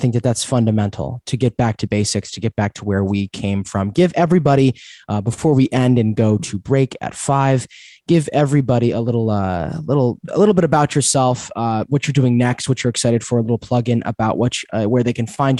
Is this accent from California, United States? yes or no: no; New York, United States; I mean, I'm from New York. You can see it in New York as well.